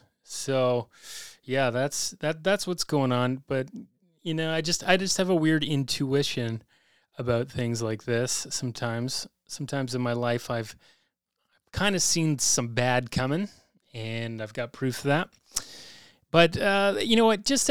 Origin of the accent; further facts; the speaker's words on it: Sharon, Ontario, Canada; There's a bit of a naked woman story from my hometown in Sharon, Ontario.